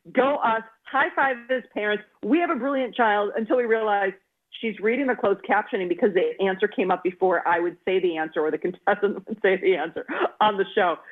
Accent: Hopkins, Minnesota, United States; I'm a Minnesotan through and through. Hopkins High, Royals go.

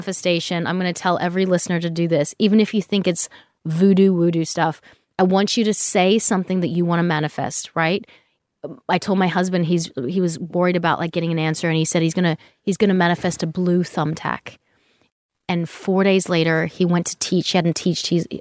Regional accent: Australia; accent: Australian; now in United States; Because my Australian accent kept coming out, and so I just decided to speak in an American accent, and then my tongue placement went wrong, remember?

